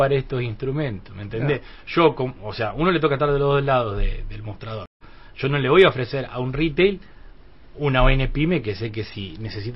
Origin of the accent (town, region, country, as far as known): Rafaela, Santa Fe, Argentina